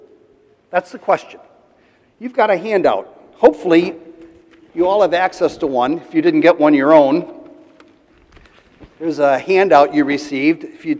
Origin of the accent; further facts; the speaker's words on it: Chicago, Illinois, United States; I was born and raised in Chicago. I can't imagine my hometown with 20,000 people, but that's what it was.